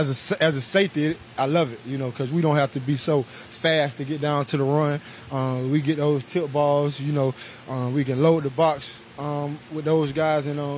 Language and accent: English; South Carolina, United States; Man, I'm from South Carolina, man, so it ain't no thing, man. The heat and the humidity is way tougher in South Carolina. So growing up, you got to keep the sleeves on